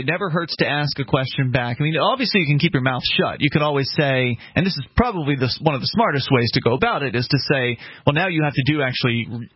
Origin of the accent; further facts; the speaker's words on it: Arkansas, United States; also born or lived in West Virginia / Milwaukee; When I moved home to Arkansas from West Virginia in 2000 and again in 2005 from Milwaukee to Little Rock, I had similar interrogation scenes.